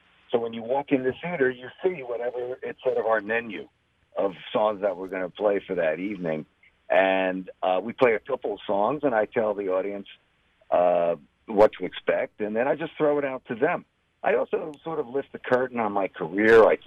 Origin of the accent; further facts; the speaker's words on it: New Jersey, United States; that's growing up in Jersey and playing in bar bands